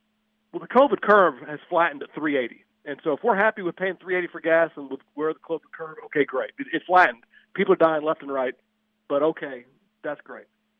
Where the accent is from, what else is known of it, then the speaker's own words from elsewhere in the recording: Mississippi, United States; also born or lived in Georgia; and I'm from Mississippi and Georgia, and I've lost a lot of my accents.